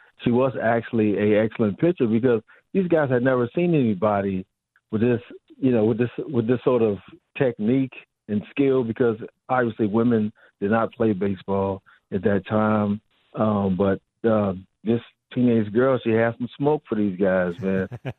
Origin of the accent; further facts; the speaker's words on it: Kansas City, Missouri, United States; I'm from Kansas City. There's so many statues.